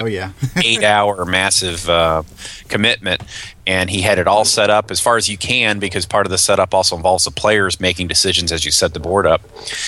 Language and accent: English; Myrtle Beach, South Carolina, United States; I'm from the Myrtle Beach area, and I run the Grand Strand Gamers here.